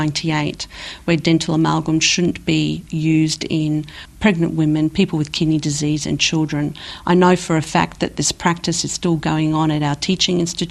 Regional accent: Australia; I also know that as an Australian dentist, when I review my Australian dental literature, there seems to be a strong bias and protection of this amalgam product. And this is one of the things I am also advocating, that we have dental reform here in Australia.

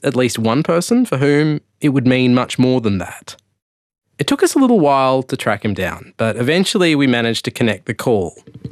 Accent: Australia; But as an Australian who's a bit Indian, a bit Singaporean, a bit Irish, I do know that I wouldn't exist without it.

